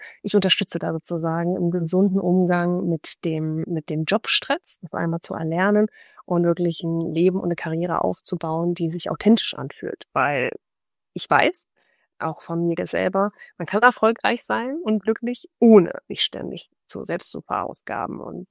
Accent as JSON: {"language": "German", "region": "Rhineland", "country": "Germany", "said": "Ich bin Rheinländerin durch und durch."}